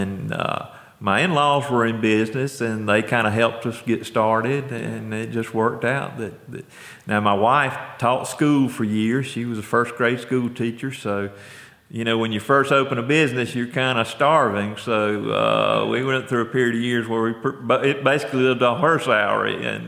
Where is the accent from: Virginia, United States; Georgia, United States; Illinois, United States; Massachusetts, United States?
Georgia, United States; Moultrie; And we moved to Moultrie, and that's where I grew up in Moultrie, Georgia.